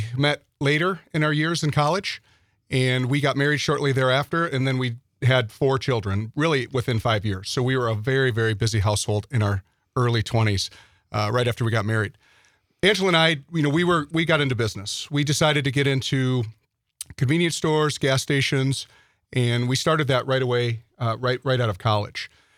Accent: Ashwaubenon, Wisconsin, United States; I grew up right here in Brown County. I grew up in Ashwaubenon. I went to public schools through eighth grade.

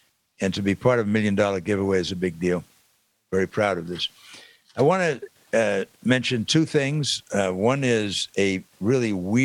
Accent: Missouri, United States; I'm from Missouri. Stubborn guy.

